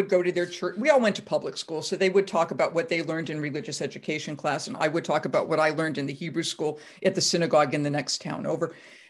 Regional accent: Massachusetts, United States; And I'm from Massachusetts, so I get this.

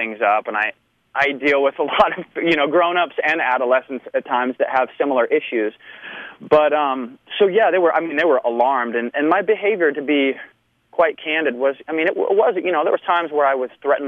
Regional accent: Bloomington, Illinois, United States; Yeah, that's right. In Bloomington Normal, basically, yeah.

